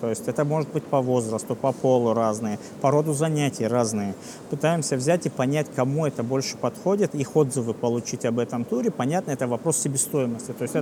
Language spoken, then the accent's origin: Russian; Karachayevsk, Karachay-Cherkessia, Russia; moved away as an adult; now in Moscow, Russia; А тогда я поступил в филиал в родном городе в Карачаевске, на 3-м курсе перевелся в основной вуз в Пятигорске, а на 4-м уже поехал в Москву работать по туризму.